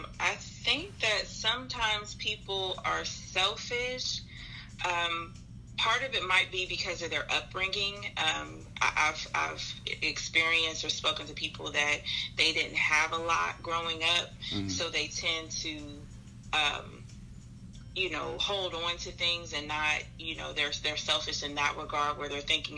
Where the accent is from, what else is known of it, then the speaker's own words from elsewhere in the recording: Columbus, Ohio, United States; I'm from Columbus, Ohio.